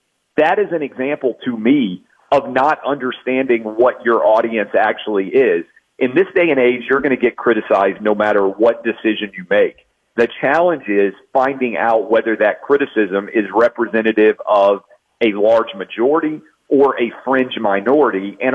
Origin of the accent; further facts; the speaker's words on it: Goodlettsville, Tennessee, United States; When I was a kid growing up in Goodlettsville, Tennessee, nobody played soccer.